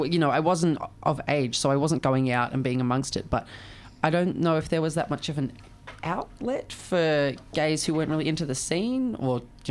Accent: Melbourne, Victoria, Australia; Growing up in Melbourne

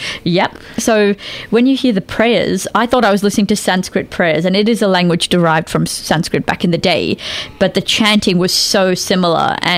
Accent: Australia; born there; So I was born in Australia but did a lot of different Indian classical dancing, South Indian.

